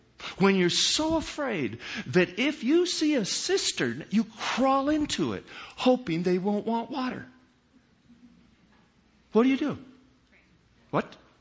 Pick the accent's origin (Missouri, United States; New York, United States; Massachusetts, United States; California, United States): California, United States; I was raised in California. I know about quaking.